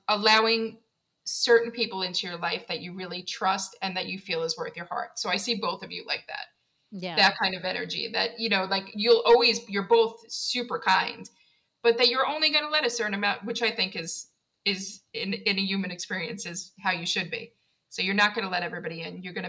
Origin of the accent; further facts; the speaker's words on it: Queens, New York, United States; So I'm from Queens, New York as well.